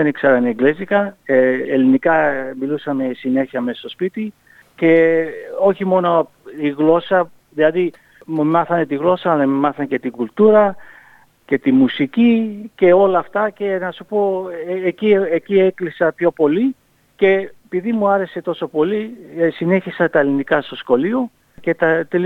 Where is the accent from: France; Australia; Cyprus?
Australia; γιατί μετανάστης εδώ, ήταν δύσκολα μεγαλώνοντας εδώ στην Αυστραλία